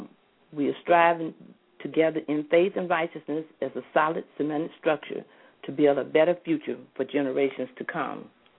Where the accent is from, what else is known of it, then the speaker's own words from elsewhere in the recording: Flint, Michigan, United States; from Flint, Michigan, and I am the president here